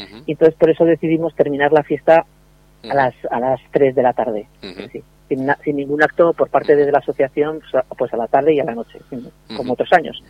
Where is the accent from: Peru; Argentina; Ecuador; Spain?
Spain; Burgui, Navarre; todos los que somos de Burgui, pues con muchas ganas